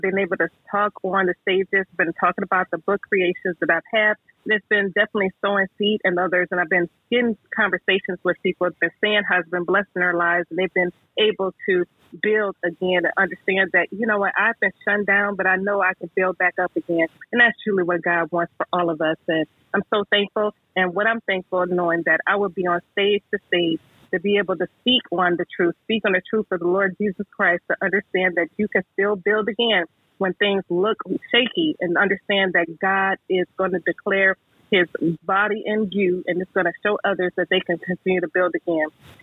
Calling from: California, Maryland, United States; I am tapping in from California, Maryland, the southern part of the state.

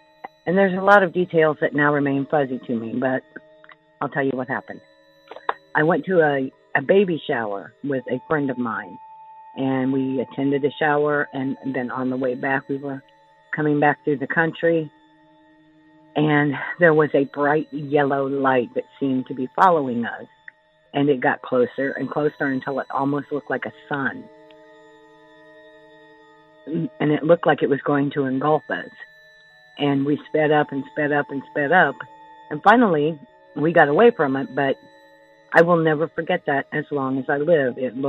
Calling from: Indiana, United States; I'm calling you from Indiana.

